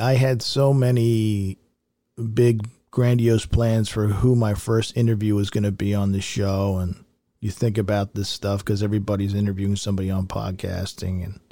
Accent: Ireland; Except I'm Irish, so I apologize, but I'm Irish.

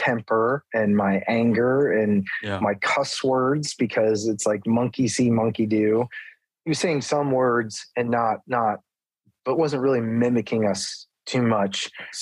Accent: Ohio, United States; But, you know, I was from Ohio, and it didn't seem like working in the movie industry or ever even getting to be in a movie was something that was like obtainable.

